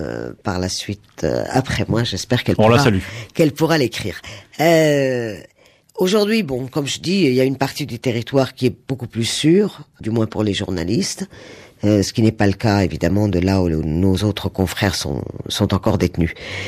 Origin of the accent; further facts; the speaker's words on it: Damascus, Damascus Governorate, Syria; Mais Damas c'est ma ville natale. Il me reste beaucoup de famille là-bas encore.